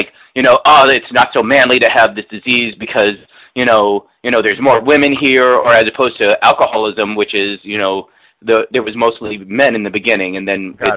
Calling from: New York City, New York, United States; I'm calling from New York City.

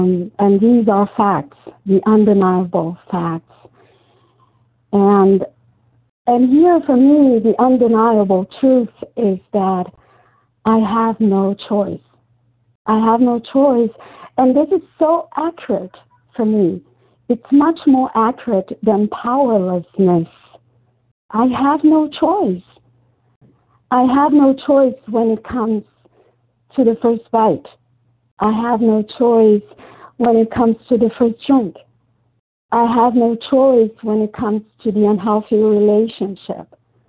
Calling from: Brazil; And I'm calling from Brazil.

